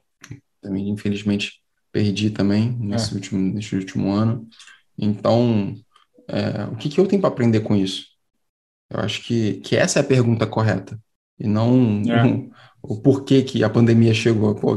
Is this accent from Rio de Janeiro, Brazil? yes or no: yes; Rio de Janeiro, Brazil; born there; Por que eu nasci no Morro do Pinto, no Rio de Janeiro?